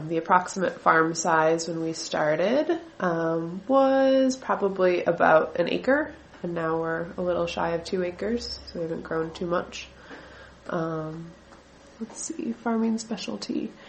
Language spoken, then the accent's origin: English; Nashotah, Wisconsin, United States; I grew up in Neshota, which is close to Oconomowoc in Waukesha County.